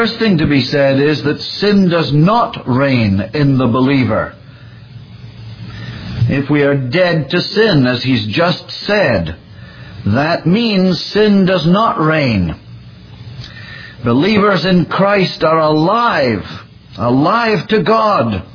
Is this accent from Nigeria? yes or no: no; United Kingdom; now in United States; became a citizen of these United States a couple of years ago, there was a sense in which I died to being a British subject, which, by the way, is what British citizens are called, because we have a monarchy.